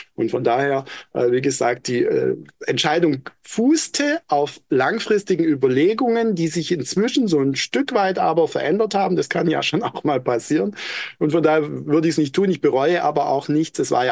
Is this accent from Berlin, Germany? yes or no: no; Stuttgart, Baden-Württemberg, Germany; Ich bleibe, aber ich kann nicht anders als Stuttgarter.